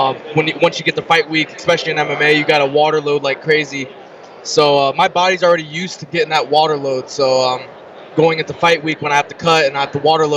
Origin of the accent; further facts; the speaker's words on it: Chicago, Illinois, United States; born there; now in Las Vegas, United States; You know, I was born in Chicago. My mom and my dad's side of the family is from Chicago.